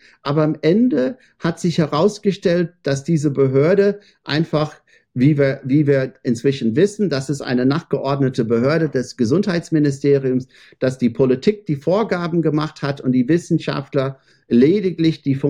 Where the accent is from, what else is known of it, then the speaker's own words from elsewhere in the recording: Ireland; und dann komme ich aus Irland und bin hier nicht so